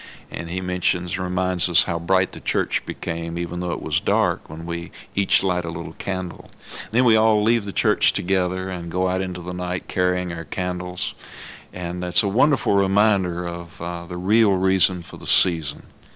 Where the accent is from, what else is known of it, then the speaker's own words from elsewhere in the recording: North Carolina, United States; I grew up in the Moravian Church over in North Carolina.